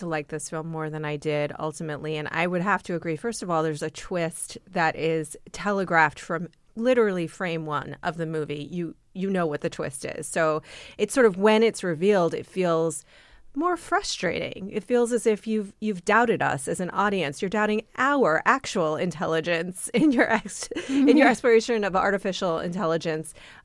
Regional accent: New York City, New York, United States; Kids, for me, I grew up in New York City and I grew up with those types of kids.

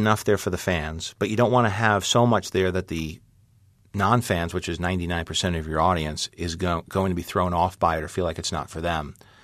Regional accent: Forest Hills, New York, United States; And I lived in New York, so I knew I grew up in Forest Hills, and Peter Parker was from Forest Hills.

